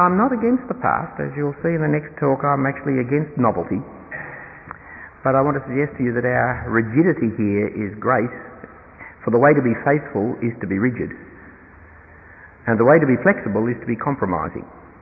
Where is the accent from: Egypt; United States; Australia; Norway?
Australia; now in England; As an Australian in England, I am overwhelmed by history.